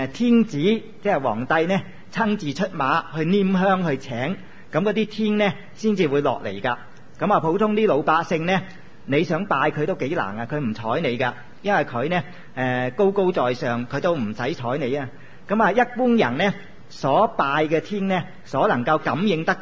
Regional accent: Hong Kong; 係我哋香港人叫㗎啫

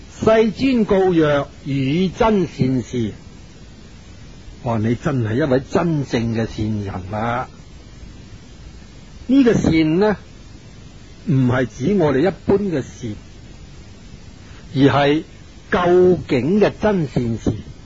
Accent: China; 我哋中国人嘅习惯就先将事情讲出嚟，然后要求解释。

